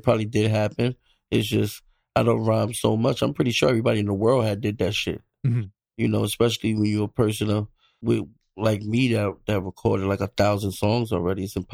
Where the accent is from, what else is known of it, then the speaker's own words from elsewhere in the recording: Bronx, New York, United States; No, they from the Bronx. I'm from the Bronx.